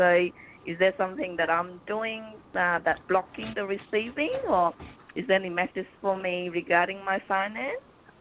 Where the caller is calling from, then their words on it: Australia; I'm calling from Australia.